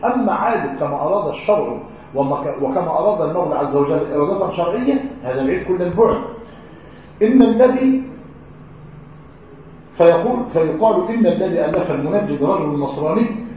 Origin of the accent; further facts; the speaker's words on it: Egypt; من الأشياء العجيبة في المجتمع عندنا في مصر، طبعا احنا كل حي على بعضه، يعني مثلا في قريتي الكل يعرفه